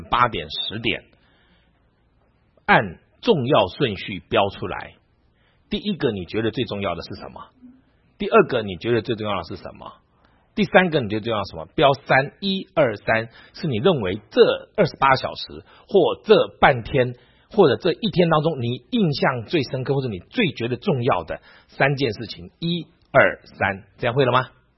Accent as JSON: {"language": "Chinese", "country": "China", "said": "我们现在，我们都是中国人。"}